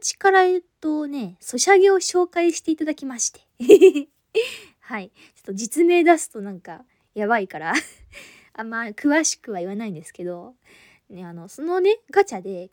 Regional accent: Tohoku, Japan; 出身地は今回東北の方なんですけれども

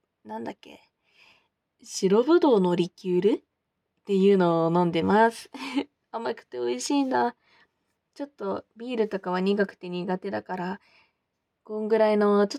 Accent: Hokkaido, Japan; born there; also born or lived in Kagoshima / Miyazaki / Osaka; 出身は、どこって言ったらいいのかな。もともと北海道生まれなんだけど、仕事を転々としててね、お父さんとお母さんが。鹿児島に行ったりとか、宮崎に住んでたりとか

